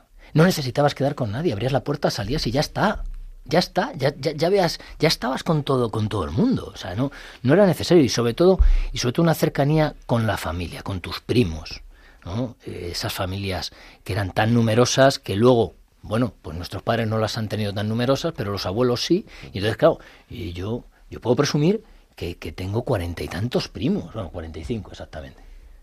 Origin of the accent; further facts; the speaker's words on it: Madrid, Community of Madrid, Spain; Y sí, soy madrileño, pero me siento profundamente extremeño, verato, de la zona de la Vera. Lo llevo a gala.